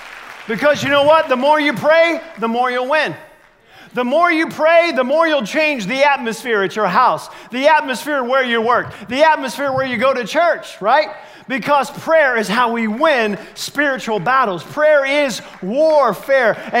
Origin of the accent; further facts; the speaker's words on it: United States; Now, I know English because I'm an American.